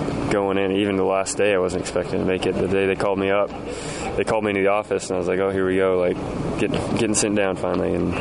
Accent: Seattle, Washington, United States; but it definitely helps growing up in Seattle.

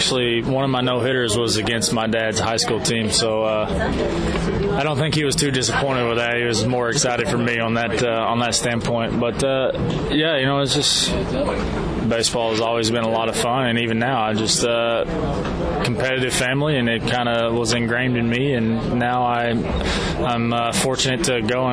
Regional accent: Tullahoma, Tennessee, United States; also born or lived in McMinnville; I grew up in Tullahoma, Tennessee, where I moved there when I was about 12. I was in McMinnville, Tennessee before that.

